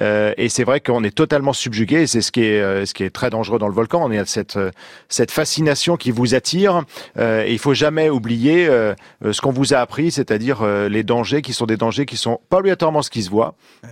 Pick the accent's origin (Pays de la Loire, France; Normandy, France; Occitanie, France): Normandy, France; comme chez moi en Normandie